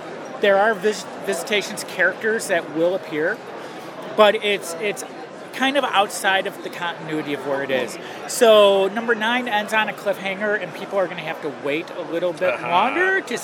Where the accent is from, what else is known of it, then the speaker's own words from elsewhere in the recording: Chicago, Illinois, United States; I did like 3 or 4 conventions before I made it to C2E2, which is my home base. I'm from Chicago.